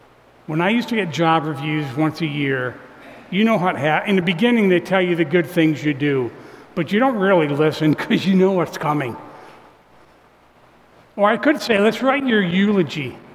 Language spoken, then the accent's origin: English; Morrisville, New York, United States; like from where I live, I grew up in Morrisville, New York, some things happen to me.